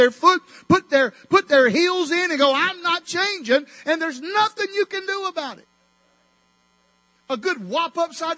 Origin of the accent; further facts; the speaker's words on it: Alabama, United States; I am from Alabama, Hey, she ain't my sister. I'm not from West Virginia.